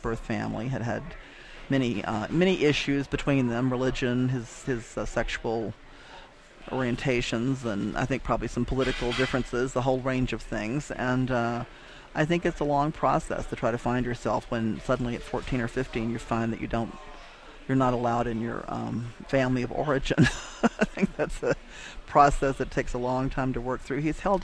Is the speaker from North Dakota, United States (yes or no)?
no; Mississippi, United States; Now, I'm from Mississippi, so my ears perked up